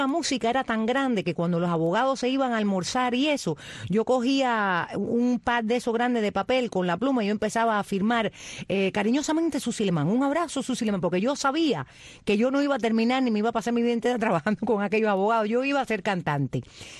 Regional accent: Cuba; mayormente mi tierra, Cuba.

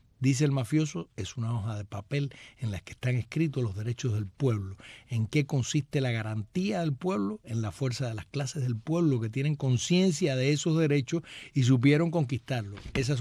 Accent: Banes, Holguín, Cuba; Hoy pregunto a los de mi pueblo, del municipio de Vanes

